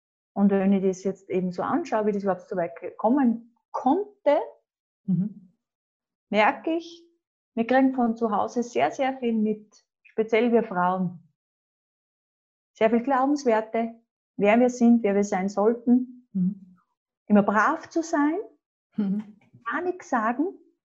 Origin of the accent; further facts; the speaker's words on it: Austria; es wurde meine Identität als Frau, als Österreicherin, schlecht gemacht